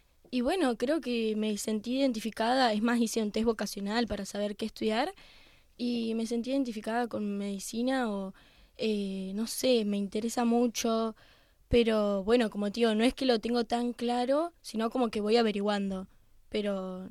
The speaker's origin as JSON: {"language": "Spanish", "region": "Litoral", "country": "Argentina", "tie": "born or raised there", "moved": "yes", "lives_now": "San Juan, Spain", "said": "desde mi pueblo son como 5 horas hasta Buenos Aires, que es donde me tomé el avión"}